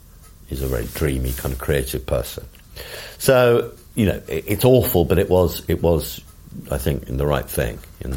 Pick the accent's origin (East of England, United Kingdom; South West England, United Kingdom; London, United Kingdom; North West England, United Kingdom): London, United Kingdom; Highgate; In Highgate, near Kenwood House, the most beautiful part of London.